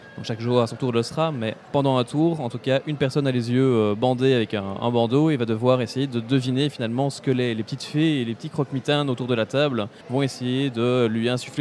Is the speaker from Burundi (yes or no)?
no; Belgium; on est belge donc on a l'habitude de ce genre de beau temps.